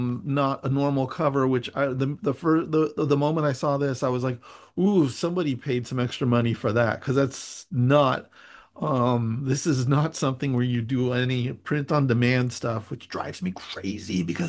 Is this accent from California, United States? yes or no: yes; Millbrae, California, United States; also born or lived in San Francisco; now in Los Angeles, United States; I'm from San Francisco. I grew up in Millbrae, but I lived most of my life